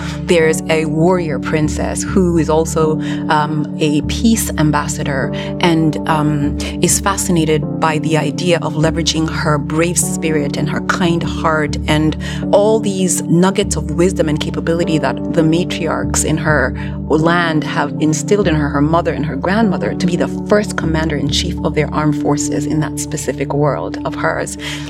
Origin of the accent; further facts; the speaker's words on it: Kenya; moved away as an adult; now in United States; ultimately as a news anchor for several years in my home country, Kenya, and then ultimately immigrated to the United States